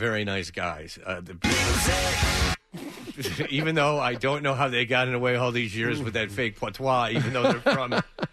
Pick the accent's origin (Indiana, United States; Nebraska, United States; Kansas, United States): Nebraska, United States; We put on the patois even though we're from Nebraska.